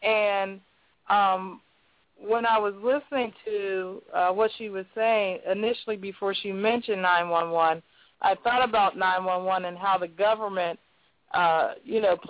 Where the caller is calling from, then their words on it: Pittsburgh, Pennsylvania, United States; I'm calling from Pittsburgh.